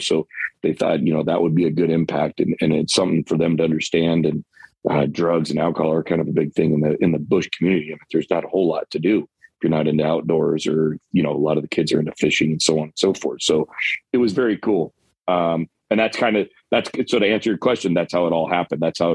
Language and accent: English; Dillingham, Alaska, United States; So well, I grew up in Dillingham, Alaska. It's a town of like 2,500, 3,000 people.